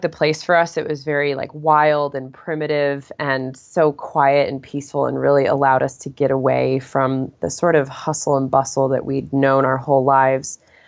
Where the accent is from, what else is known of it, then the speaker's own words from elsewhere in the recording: Connecticut, United States; moved away as an adult; So my husband and I are actually both from the East Coast originally. We grew up in Connecticut, which is a far cry from where we live now.